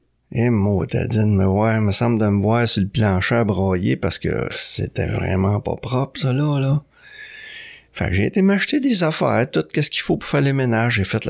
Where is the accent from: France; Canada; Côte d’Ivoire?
Canada; Saint-Hyacinthe, Quebec; now in Montreal, Canada; je suis revenu d'où je viens, moi, de Saint-Hyacinthe. Que je suis venu ici à Montréal.